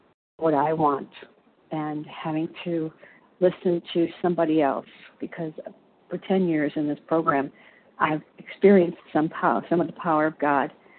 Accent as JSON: {"language": "English", "region": "Illinois", "country": "United States", "said": "I'm from Illinois."}